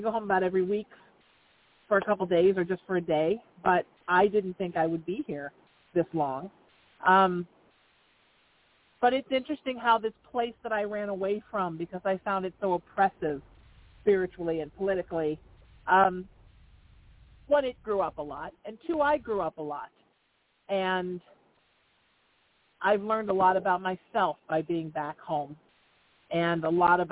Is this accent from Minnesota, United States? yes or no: no; Huntington Beach, California, United States; It was an interesting time to come back home because I grew up in Huntington Beach.